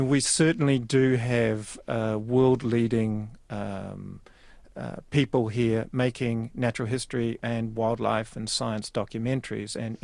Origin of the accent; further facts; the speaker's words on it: Napier, Hawke's Bay, New Zealand; I was brought up in Napier